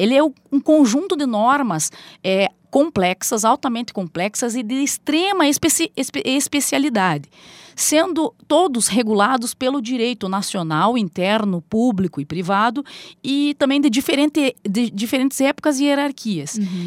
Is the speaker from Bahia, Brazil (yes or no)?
no; Paranaguá, Paraná, Brazil; also born or lived in Curitiba; eu sou paranaense, eu sou nascida em Curitiba, porém vivi boa parte da minha vida no litoral do Paraná, em Paranaguá